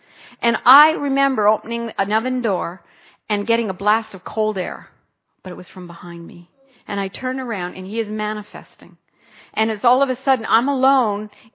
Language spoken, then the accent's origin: English; Canada; I'm from Canada.